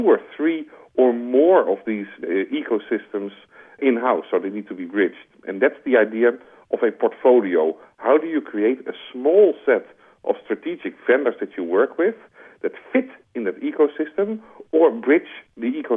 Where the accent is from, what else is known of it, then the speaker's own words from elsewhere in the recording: Netherlands; And as you hear from my accent, perhaps I'm a Dutchman, ice skating is a really important sport in my country.